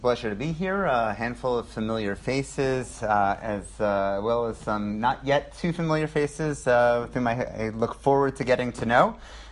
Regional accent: Teaneck, New Jersey, United States; I grew up in Teaneck, and my parents now live a 6 minute walk away from their grandchildren

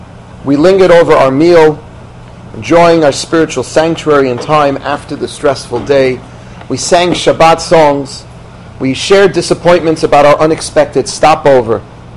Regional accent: Aurora, Illinois, United States; The chassid used to work in my hometown of Aurora, Illinois.

